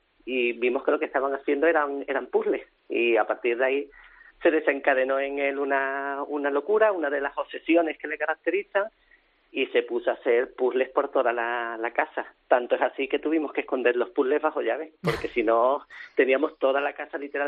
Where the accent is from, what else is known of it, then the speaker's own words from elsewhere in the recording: Spain; como somos de España